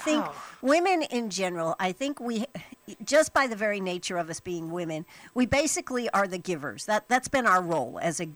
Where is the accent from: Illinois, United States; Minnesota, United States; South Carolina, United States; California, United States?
South Carolina, United States; I'm from South Carolina. I don't get this kind of treatment back there.